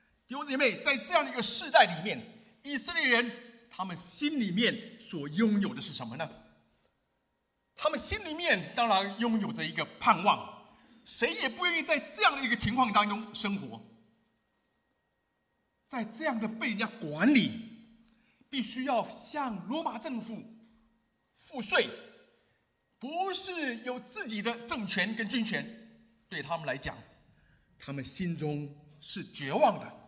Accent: China; 二次世界大战，虽然我们中国人死了不少人，但是犹太以单一民族被屠杀的，却是让我们感到非常非常的心痛。

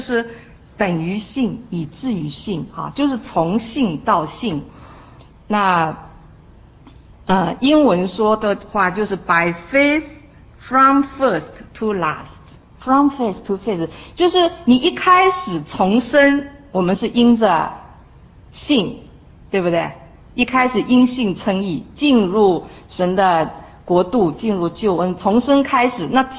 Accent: China; 好像我们中国人有一句话说，榜样的力量是无穷的哈

